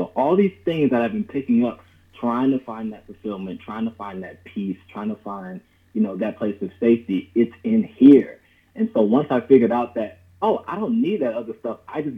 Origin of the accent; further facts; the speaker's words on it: Los Angeles, California, United States; I grew up in Los Angeles, California, so I've been around the entertainment industry.